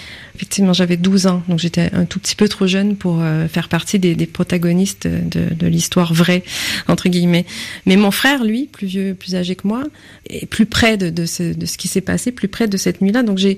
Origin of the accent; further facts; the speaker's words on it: Saint-Ours, Quebec, Canada; Donc, je suis née à Saint-Ours et le roman est inspiré d'un fait réel